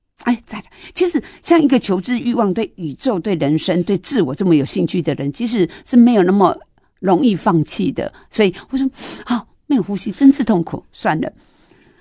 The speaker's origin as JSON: {"language": "Chinese", "country": "Taiwan", "said": "我是本省人，我们乡下根本耶稣教，那个洋教那个耶稣教，这个是很恐怖的，人敢去信耶稣啊？"}